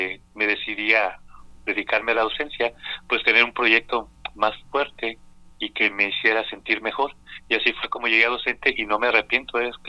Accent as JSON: {"language": "Spanish", "town": "Culiacán", "region": "Sinaloa", "country": "Mexico", "tie": "born or raised there", "also_born_or_lived": "Mexico City / Querétaro", "moved": "as an adult", "lives_now": "Aguascalientes, Mexico", "said": "1958, una familia de 9 hermanos, yo soy el tercero, y viví ahí en Culiacán hasta los 22 años, y ya posteriormente me salí y ya en Ciudad de México estuve 2-3 años, en Querétaro, y pues aquí en Aguascalientes ya 30 y tantos años."}